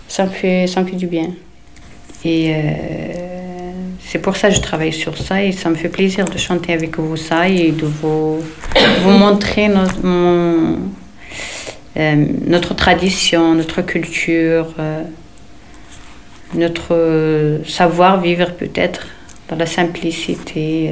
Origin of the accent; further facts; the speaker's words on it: Mohammedia, Casablanca-Settat, Morocco; je suis née à Rabat et ensuite on est allé habiter à Mohammedia, donc ça entre Casablanca et Rabat. Et moi j'ai grandi là, dans en bord de mer. Et à l'époque, quand j'étais petite, il y avait 2-3 maisons quoi.